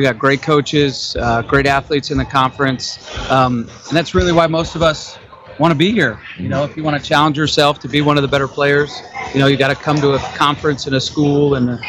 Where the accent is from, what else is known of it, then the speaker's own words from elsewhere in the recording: Swanzey, New Hampshire, United States; So originally born and raised in Swansea, New Hampshire, so pretty far from here.